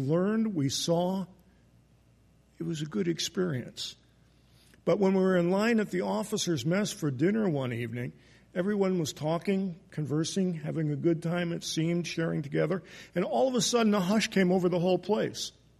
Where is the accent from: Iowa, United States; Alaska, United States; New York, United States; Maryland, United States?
New York, United States; Binghamton; moved away as an adult; now in Strasbourg, France; I was born in Binghamton, New York, and attended West Presbyterian Church there from the time I was a little boy up until when I was in sixth grade, about 11 or 12 years old, when we moved to the suburbs.